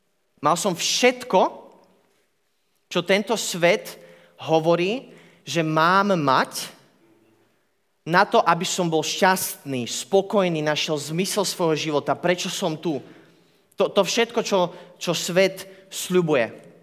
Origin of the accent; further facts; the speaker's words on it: Bratislava, Bratislava Region, Slovakia; Som odtiaľto z Bratislavy, mám 23 rokov